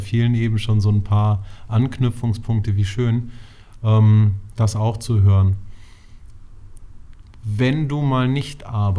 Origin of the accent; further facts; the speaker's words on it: Hamburg, Germany; Ich bin ja mit diesem Bewusstsein als Hamburger aufgewachsen, dass wir das Tor zur Welt sind.